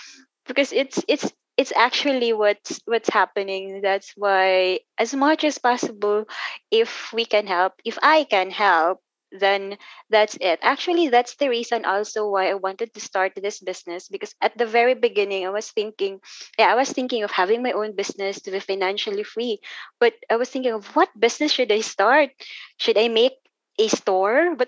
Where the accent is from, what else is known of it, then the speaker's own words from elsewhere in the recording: Central Visayas, Philippines; it should be shaped like a chocolate heels, because we're from Bohol.